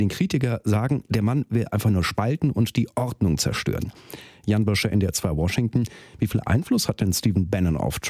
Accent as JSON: {"language": "German", "country": "Germany", "said": "Wir als Deutsche sind weit weg von den USA"}